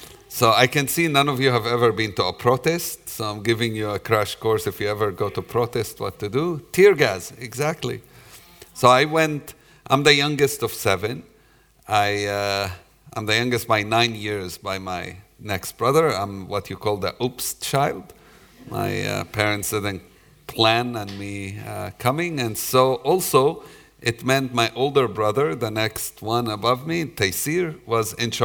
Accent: Jerusalem, East Jerusalem, Palestine; I'm from Jerusalem, grew up in East Jerusalem, Palestinian. And to grow up in East Jerusalem in the 80s, when I grew up

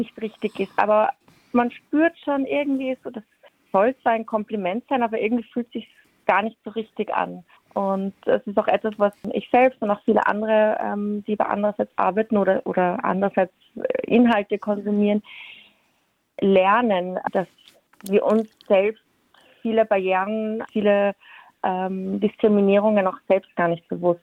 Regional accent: Vienna, Austria; accent: Viennese; Ich bin 32 Jahre, komme aus Wien, wie man vielleicht an meinem Akzent erkennen kann.

